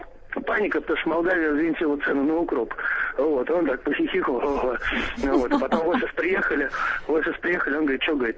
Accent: Saint Petersburg, Russia; Я не из Ленинградской области, я из Санкт-Петербурга. И причем живу в центре, как и все мои предки.

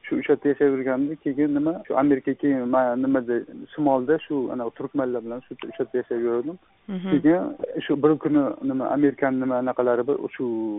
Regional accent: Tashkent, Uzbekistan; Ha, toshkentlikman.

